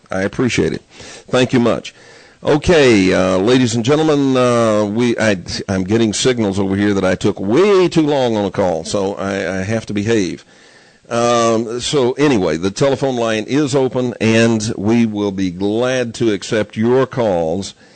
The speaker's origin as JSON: {"language": "English", "region": "Texas", "country": "United States", "tie": "born or raised there", "said": "You know, I grew up in Texas, and I never saw one of those except in the movies."}